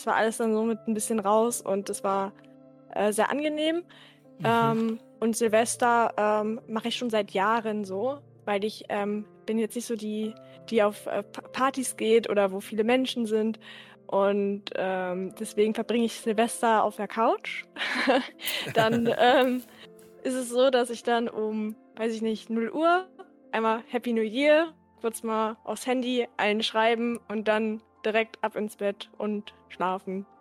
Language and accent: German; Berlin, Germany; Also ich komme halt aus Berlin und in Berlin haben wir keinen Feiertag